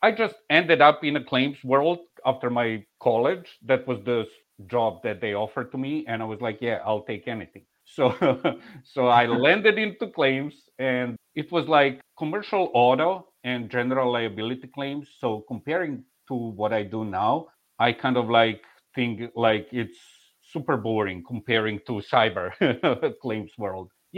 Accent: Belgrade, Serbia; English is a second language; moved away as an adult; now in Atlanta, United States; how I had a friend of mine from my home city, Belgrade, Serbia, living here

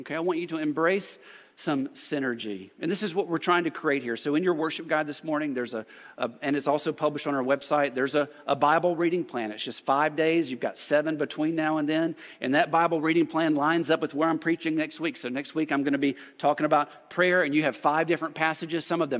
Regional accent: United States; and I'm an American. It's even worse, like I'm an American.

